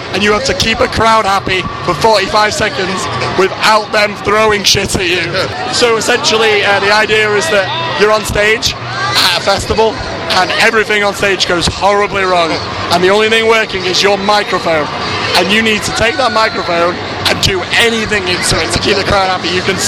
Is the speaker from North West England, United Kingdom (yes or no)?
yes; Manchester, North West England, United Kingdom; I'm from Manchester as well